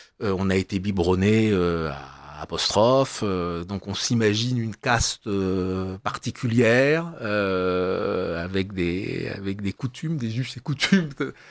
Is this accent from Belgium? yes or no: no; Bourges, Centre-Val de Loire, France; now in Paris, France; On reste toujours un provincial. Moi, je suis un petit berrichon, un berruyer. Je suis né à Bourges.